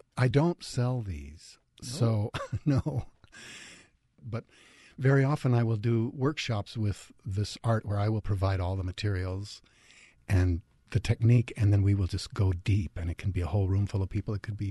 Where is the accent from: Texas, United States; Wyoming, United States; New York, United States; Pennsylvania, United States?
Wyoming, United States; And a very notable gallery in my home state of Wyoming, the Nicolaysen Gallery, was. I was very honored to be there in my hometown.